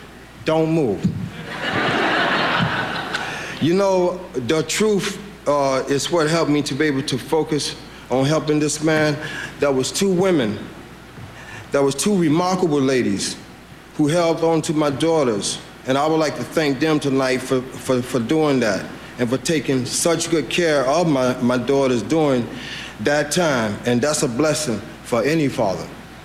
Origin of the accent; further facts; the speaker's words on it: the South, United States; now in New York, United States; I see a change in New Yorkers' attitude because I'm from the South, you know. We open up our doors to you